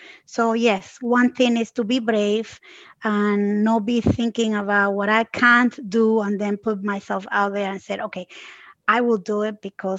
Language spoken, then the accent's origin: English; Puerto Rico; born there; even though I was born in Puerto Rico, I am the child of two immigrants from Dominican Republic.